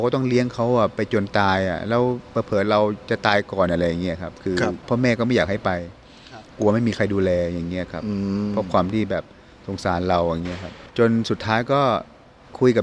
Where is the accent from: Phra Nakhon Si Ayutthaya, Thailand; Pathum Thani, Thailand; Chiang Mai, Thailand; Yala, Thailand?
Chiang Mai, Thailand; สมัยเด็กๆเนี่ยเราอยู่บ้านเนี่ยบ้านเราก็อยู่ต่างจังหวัดนะครับผมเป็นคนเชียงใหม่นะครับอยู่ในป่าในเขาเนี่ยครับ